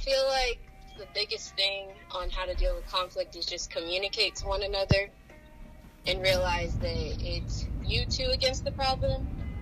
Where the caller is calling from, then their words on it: Columbus, Ohio, United States; Yo, this is … I'm from Columbus, Ohio.